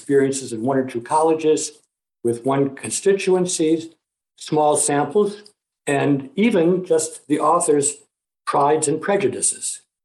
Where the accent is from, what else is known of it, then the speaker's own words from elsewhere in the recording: Scranton, Pennsylvania, United States; now in Cambridge, United States; I'm speaking from my home in Cambridge, Massachusetts, but I am a Pennsylvanian by birth. In fact, I come from Scranton, as does President Biden, and we are even age mates. As a young person growing up in northeastern Pennsylvania